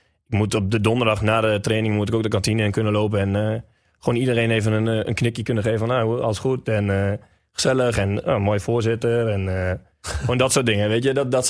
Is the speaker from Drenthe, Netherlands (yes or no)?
yes; Westerbork, Drenthe, Netherlands; ik kom altijd al uit Westerbork. Dus ik heb er altijd al gevoetbald.